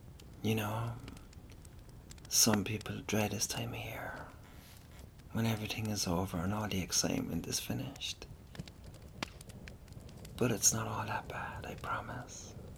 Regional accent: Ireland; But I'm Irish. So I have a delightful way of thinking that everything is easy, you know?

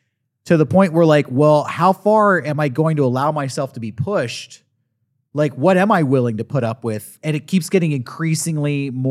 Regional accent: United States; which is funny as an American because you're like, I literally don't even know the fucking difference

